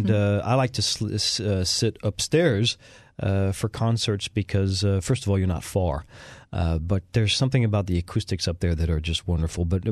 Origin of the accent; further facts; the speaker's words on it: France; now in Houston, United States; I am the Texan from France. I'm one of those people who is unabashedly proud of living in Houston. I tell people I'm a Houstonian with pride in my eyes